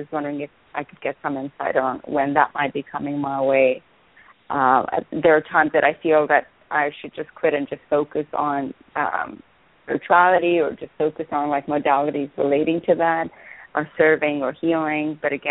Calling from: Pennsylvania, United States; And I'm calling from Pennsylvania.

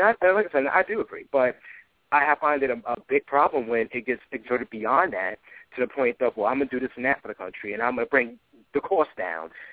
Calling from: New York, United States; I'm calling from New York, Westchester.

